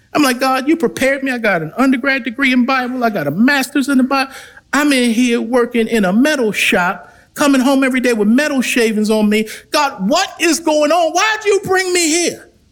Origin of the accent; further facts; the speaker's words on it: Baltimore, Maryland, United States; now in Nashville, United States; I'm from Baltimore, man. I ain't coming on Nashville.